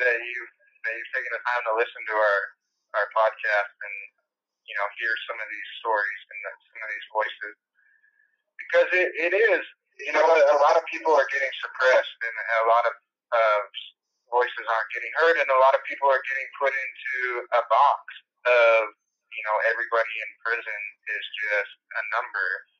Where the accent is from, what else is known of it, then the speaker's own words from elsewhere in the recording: Washington, United States; But, so we've heard about where you're from my home state of Washington, up in Seattle, in the big city.